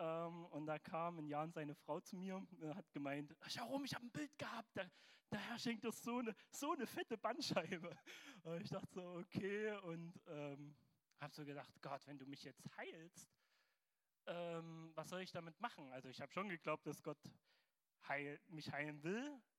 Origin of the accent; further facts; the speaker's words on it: Zwickau, Saxony, Germany; Ich komme aus Zwickau, aus der Elim-Gemeinde.